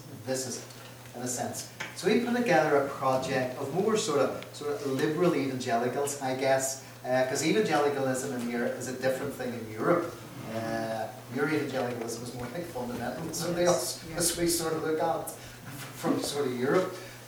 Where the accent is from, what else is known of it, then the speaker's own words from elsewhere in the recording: Northern Ireland, United Kingdom; as a teenager growing up in Northern Ireland